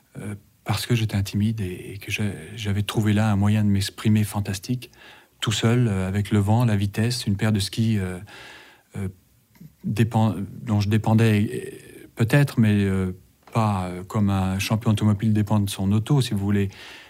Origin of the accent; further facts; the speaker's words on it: Val d'Isère, Auvergne-Rhône-Alpes, France; Certes, je suis parti de Val d'Isère, donc ça n'est pas tout à fait zéro, c'est Val d'Isère, c'est fantastique.